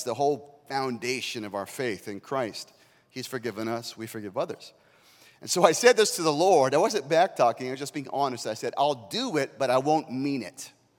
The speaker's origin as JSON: {"language": "English", "region": "Arizona", "country": "United States", "tie": "born or raised there", "also_born_or_lived": "Iowa", "said": "I was born in Iowa, and I grew up in Arizona, but born there."}